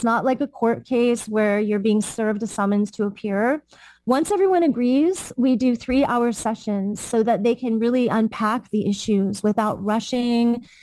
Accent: San Francisco, California, United States; I was raised in San Francisco. I was a professional dancer and theater artist.

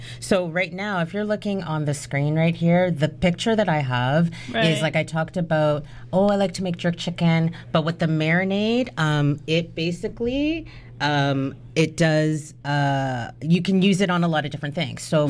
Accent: Toronto, Ontario, Canada; because I was born in Canada, I was born in Toronto. You know, my parents are Jamaican immigrants, but I was raised in this country. So I was raised with other nationalities and stuff like that.

